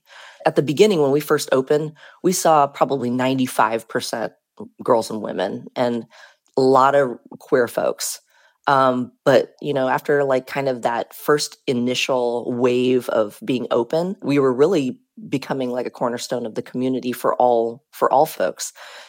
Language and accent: English; Portland, Oregon, United States; I realized that I was born and raised in Portland.